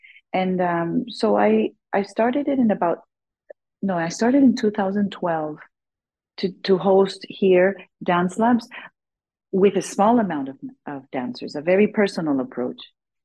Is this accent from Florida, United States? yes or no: yes; Miami, Florida, United States; I grew up in Miami, so when she first moved there … was breaking through to the American market.